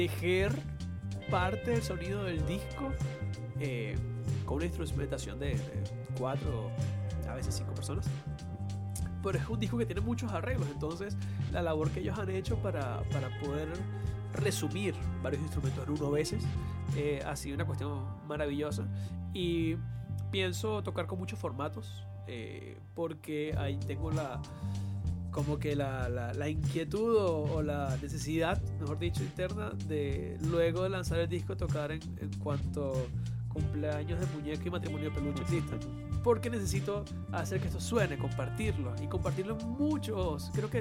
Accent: Puerto La Cruz, Anzoátegui, Venezuela; es una banda originaria de acá de Venezuela, originaria justamente de mi pueblo, ya de Puerto La Cruz.

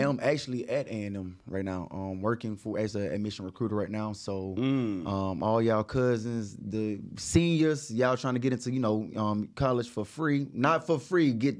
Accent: Montgomery, Alabama, United States; what a lot of people don't know, I'm from Montgomery, Alabama.

